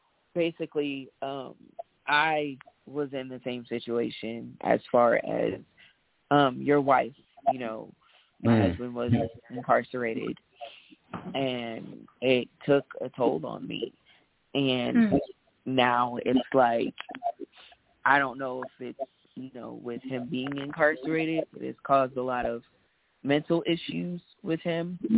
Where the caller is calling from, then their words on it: Colorado, United States; I'm calling from Colorado.